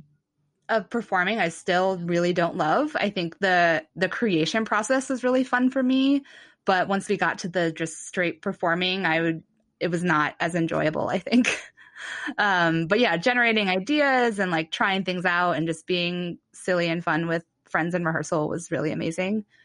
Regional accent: Ohio, United States; So, you know that Megan and I grew up in Ohio, separated but close.

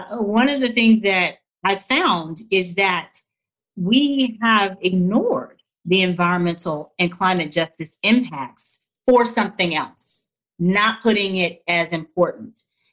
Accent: the South, United States; And I took to heart both my experience of being a Southerner, but also an African American.

